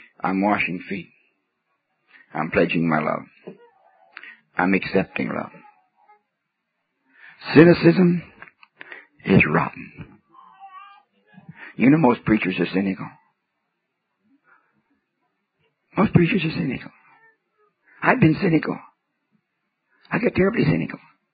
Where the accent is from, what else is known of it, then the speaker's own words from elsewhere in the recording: Canada; born there; I'm a Canadian by birth.